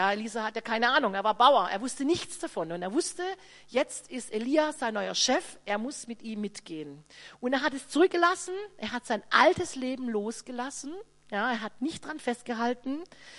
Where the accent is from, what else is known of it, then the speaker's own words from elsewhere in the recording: Swabia, Germany; Und in Schwaben, wo ich herkomme, schon gar nicht.